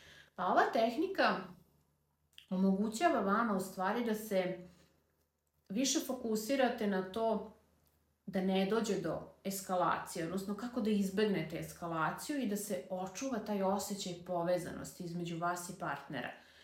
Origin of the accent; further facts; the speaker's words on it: Vojvodina, Serbia; čak i da se lepo izdivanimo, što bi kod nas u Vojvodini rekli